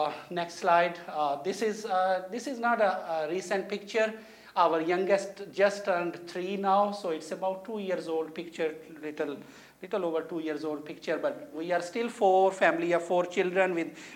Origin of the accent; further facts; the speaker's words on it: Pakistan; English is a second language; I'm from Muslim background. I was born and raised in Pakistan in a very devout Muslim family